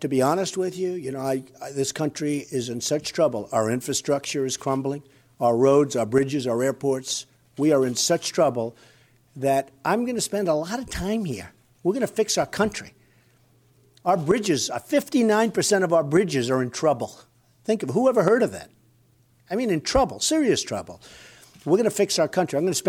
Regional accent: Queens, New York, United States; And I also had a church in Jamaica, Queens, when I grew up in Queens. And it was wonderful, First Presbyterian Church of Jamaica. And I was there for years. And that's where I went to Sunday school.

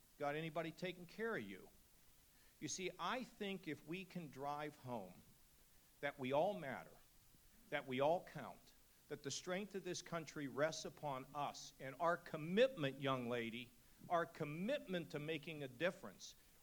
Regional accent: McKees Rocks, Pennsylvania, United States; The answer is back in my hometown of McKees Rocks.

